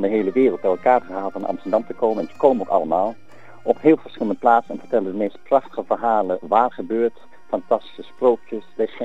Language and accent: Dutch; Switzerland; moved away; ik kom oorspronkelijk uit Zwitserland, vandaar de Zwitser.